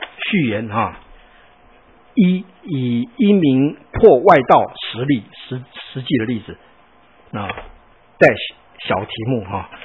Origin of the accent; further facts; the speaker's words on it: Taiwan; 我说："不是，我从台湾来。"